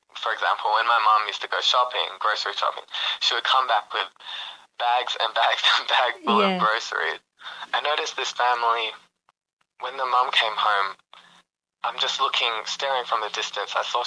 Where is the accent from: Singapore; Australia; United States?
Australia; Perth, Western Australia; I grew up here in Perth, and my parents, they raised us to think that we didn't have a lot of money.